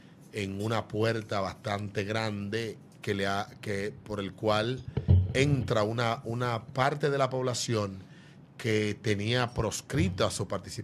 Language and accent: Spanish; Fantino, Sánchez Ramírez, Dominican Republic; Yo crecí... viví parte de mi vida en el Cibao, y en el Cibao, Fantino, en los años de mi infancia, en Fantino, se escuchaban radionovelas.